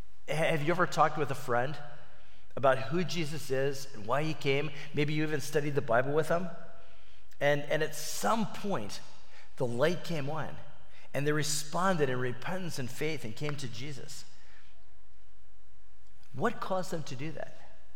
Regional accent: Peru; When I was a young boy growing up in the Peruvian jungle, my parents were missionaries during about 10 years of my life.

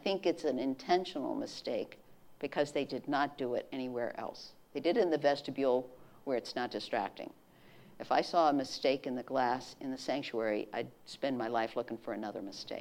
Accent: Orrville, Ohio, United States; I grew up in Orrville, Ohio, which is about 3 hours from here. It's the home of Smucker's Jelly. It's in some of the best farmland ever in Ohio.

